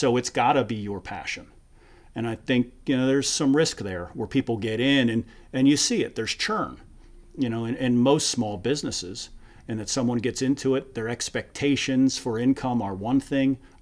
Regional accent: Philadelphia, Pennsylvania, United States; I would say growing up in the Philly area, it was probably a tie between Mike Schmidt and Charles Barkley.

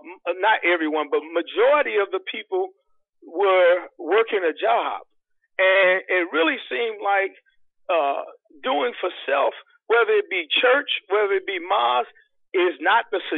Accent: St. Louis, Missouri, United States; also born or lived in Jennings, Missouri; I grew up poor in North St. Louis and in Jennings, Missouri. I grew up we didn't have much, you know, mm-hmm.

